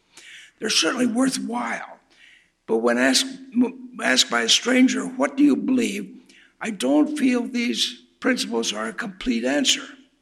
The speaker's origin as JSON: {"language": "English", "town": "Akron", "region": "Ohio", "country": "United States", "tie": "born or raised there", "said": "I was raised in Akron, Ohio"}